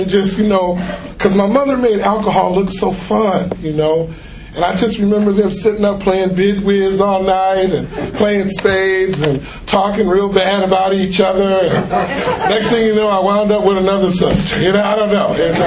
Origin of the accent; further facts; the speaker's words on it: Watts, California, United States; I grew up in Watts. I am from Watts. I mean, I sound like I'm from Watts, but I am. I am from Watts. I went to school in the San Fernando Valley for 6 years.